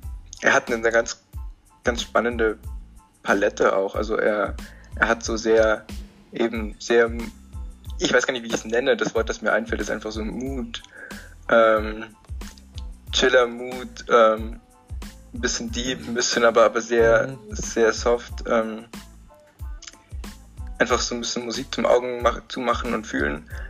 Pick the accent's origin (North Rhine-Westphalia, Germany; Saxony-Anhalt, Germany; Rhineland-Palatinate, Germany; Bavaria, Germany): Bavaria, Germany; Wir kommen aus Bayern